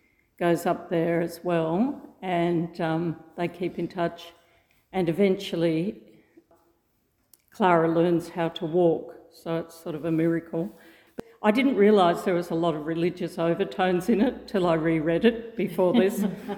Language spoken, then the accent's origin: English; Sydney, New South Wales, Australia; moved away; also born or lived in Kurri Kurri / Perth / England; But mostly Sydney, then went to Perth for 4 years, then went to England when I was seven, and then came home around 12 and back to Sydney again.